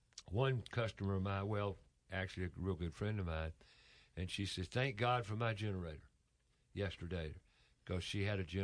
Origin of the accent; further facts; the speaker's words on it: Charlotte, North Carolina, United States; I was raised in Charlotte, like we talked about earlier, and I've been to the North Carolina mountains more times than I could count, especially as a kid, with my relatives that had cabins up there and what have you.